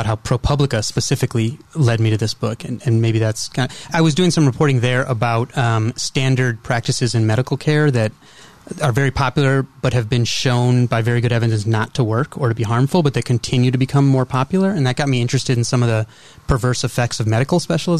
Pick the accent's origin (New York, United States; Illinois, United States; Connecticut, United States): Illinois, United States; Evanston; I grew up outside Chicago.